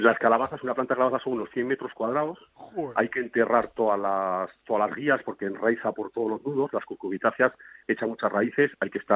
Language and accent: Spanish; Valtierra, Navarre, Spain; Yo soy de Navarra, de Valtierra, al lado de Tudela, al lado del Parque Natural de Bardenas Reales de Navarra.